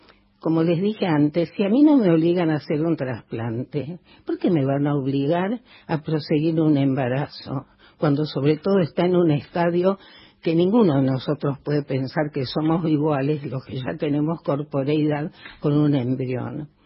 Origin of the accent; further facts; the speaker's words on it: Tucumán, Argentina; y yo soy tucumana y me duele mucho